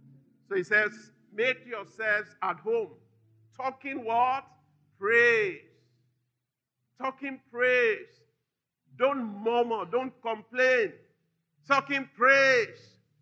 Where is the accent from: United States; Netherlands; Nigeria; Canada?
Nigeria; I am not a Yoruba man. I am a kingdom man. I am not an Hausa man. I am a Nigerian.